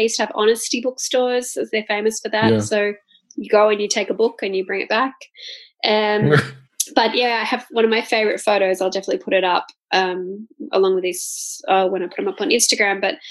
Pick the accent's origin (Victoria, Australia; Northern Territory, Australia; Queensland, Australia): Queensland, Australia; Gold Coast; It could be about my hometown, Gold Coast